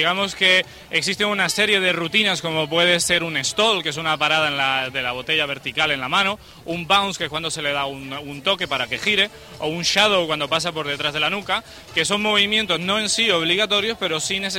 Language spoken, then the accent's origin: Spanish; Canary Islands, Spain; accent: Canarian; como podrás notar por mi acento, yo soy canario.